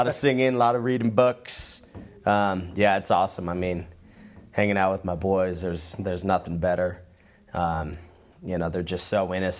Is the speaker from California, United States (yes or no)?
yes; San Diego, California, United States; now in Boise, United States; she's an Idaho gal, and I'm obviously from San Diego, and you know, we knew we were going to start a family pretty early, and we just decided staying in Boise was the right fit. Trying to move back to San Diego